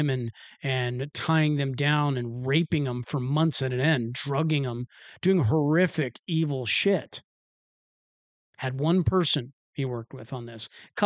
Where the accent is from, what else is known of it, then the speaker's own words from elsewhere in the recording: Washington, United States; I'm from Washington State.